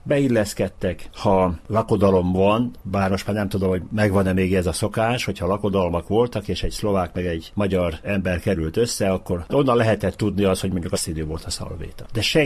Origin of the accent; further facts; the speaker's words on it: Debrecen, Hajdú-Bihar, Hungary; also born or lived in Tótkomlós; 49 év, 50, amióta itt élek. És hát természetesen, hogy idomultam. Én most már, bár származásilag természetesen Tótkomlósinak tartom magam, de debreceni vagyok.